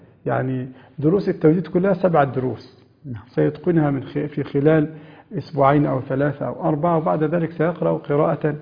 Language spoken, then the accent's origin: Arabic; Egypt; عندنا في مصر